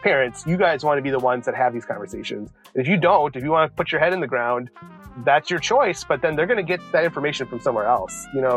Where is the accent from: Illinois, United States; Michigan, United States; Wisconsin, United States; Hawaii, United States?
Illinois, United States; Joliet; one of my earliest memories of realizing I was being othered, if you will, was when I was around 6 or 7 growing up in Joliet, Illinois.